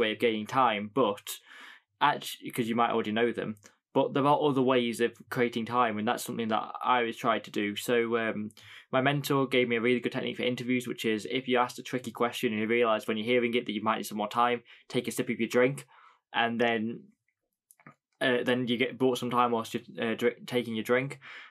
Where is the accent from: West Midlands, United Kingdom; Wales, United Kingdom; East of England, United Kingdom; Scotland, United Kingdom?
West Midlands, United Kingdom; accent: Stoke; I'm from Stoke, so. Staffordshire, not Stoke, but I have a Stoke accent.